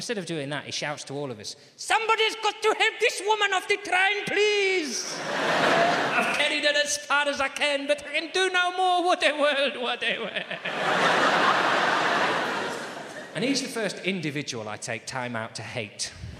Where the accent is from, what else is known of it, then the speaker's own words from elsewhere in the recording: Bermondsey, London, United Kingdom; born there; I've got a face, mate. I was born in Bermondsey.